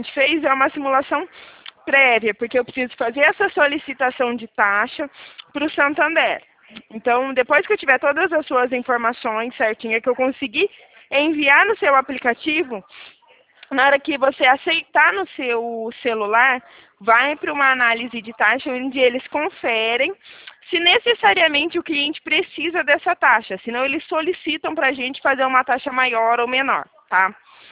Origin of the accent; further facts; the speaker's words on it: São Paulo, Brazil; DD é 19, porque eu sou aqui de São Paulo